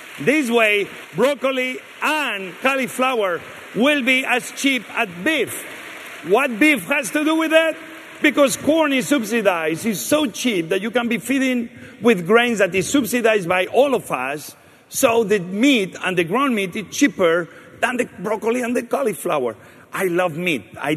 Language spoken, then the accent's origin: English; Spain; English is a second language; Then, okay, I'm from Spain, and I don't like to be using ingredients of other countries like Italy.